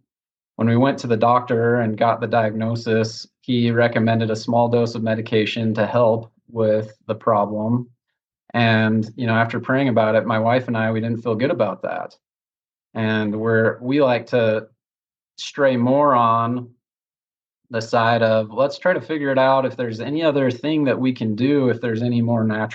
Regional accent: Utah, United States; Born and raised in Utah, lived in Utah my whole life, and currently living in Mapleton with my wife and three kids.

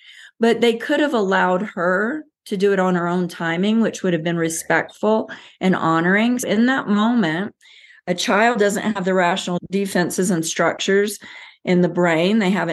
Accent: Bible Belt, United States; Now, I grew up in the Bible Belt, and I was either boring Baptist church, or they would go to a Pentecostal

